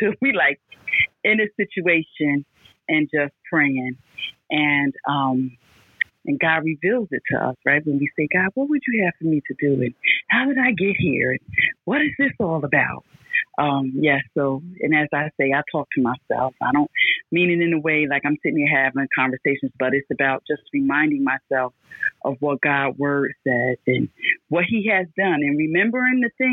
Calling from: Newark, New Jersey, United States; I'm calling from Newark, New Jersey.

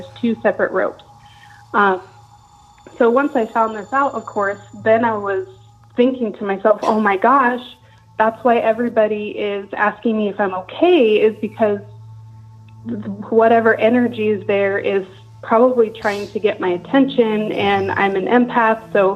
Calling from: Bremerton, Washington, United States; I'm calling from Bremerton, Washington.

